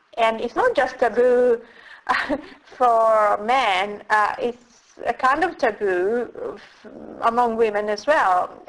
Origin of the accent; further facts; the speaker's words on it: Italy; English is a second language; now in United Kingdom; I live in UK, I'm originally from Italy